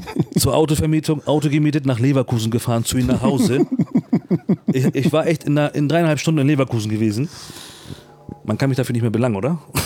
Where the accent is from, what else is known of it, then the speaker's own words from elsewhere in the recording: Turkey; Bin Türke und wenn ich dann zum Beispiel irgendwo hinkomme